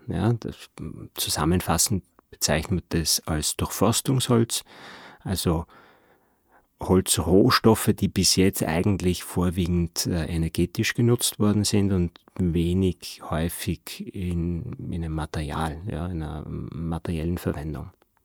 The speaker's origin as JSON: {"language": "German", "region": "Tyrol", "country": "Austria", "said": "Das heißt, ich bin eigentlich Tiroler."}